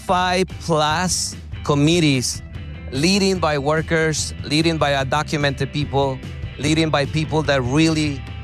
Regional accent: Ecuador; moved away; When I came to this country from Ecuador with my parents, I realized that it was supposed to be for a better life.

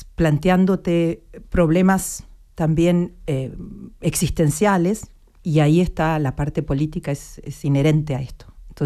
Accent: Argentina; moved away as an adult; also born or lived in Chile / Germany; Yo nací en Chile y me fui de bebé a Argentina, me socialicé en Argentina y de ahí me vine con 20 años a Europa, a Alemania, y luego estuve por un par de lugares en el mundo

